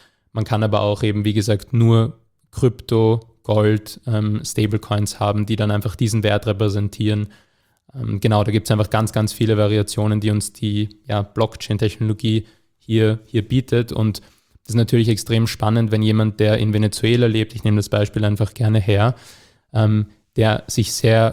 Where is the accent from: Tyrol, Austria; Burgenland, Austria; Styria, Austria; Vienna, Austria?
Vienna, Austria; Genau, und ich auch als Wiener, dann war das naheliegend, dann gleich in Wien die Firma umzusiedeln, ja.